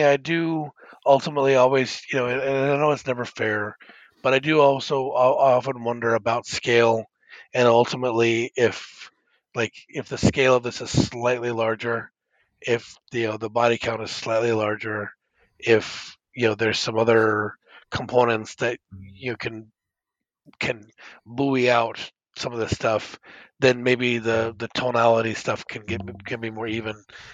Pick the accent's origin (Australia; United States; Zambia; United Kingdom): Australia; being an Australian filmmaker, the fucking stabbings in this are like, you know, we don't get that in the US really.